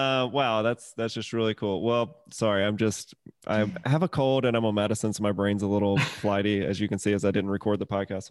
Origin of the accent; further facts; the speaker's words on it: Mississippi, United States; now in Atlanta, United States; I'm from the deep south. I'm from Mississippi originally, which, you know, sex stuff is very repressed.